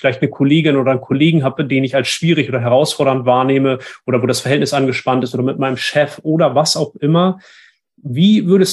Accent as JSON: {"language": "German", "region": "Northern Germany", "country": "Germany", "tie": "born or raised there", "said": "Ich bin im Norden Deutschlands aufgewachsen, nicht katholisch, sondern protestantisch."}